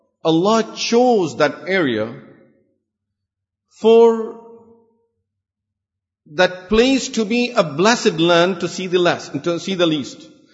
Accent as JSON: {"language": "English", "country": "Saudi Arabia", "tie": "born or raised there", "said": "I said, because I was from Saudi Arabia. I'm born and raised over there."}